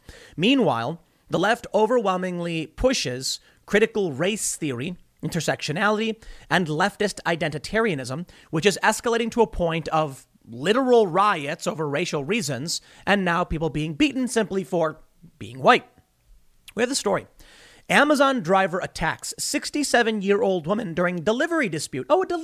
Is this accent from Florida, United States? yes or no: no; Chicago, Illinois, United States; I grew up in Chicago. You guys know this. I say it too much.